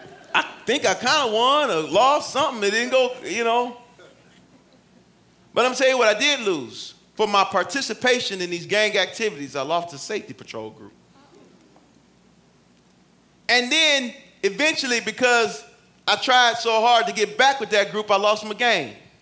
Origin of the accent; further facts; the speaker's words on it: Detroit, Michigan, United States; I'm from Detroit.